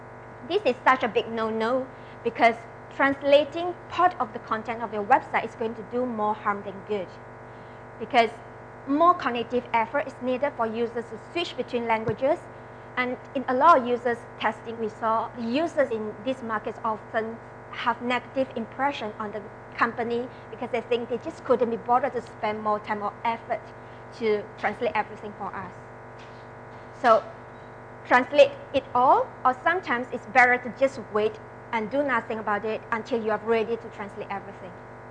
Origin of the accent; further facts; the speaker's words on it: Malaysia; so like me, I'm Malaysian-born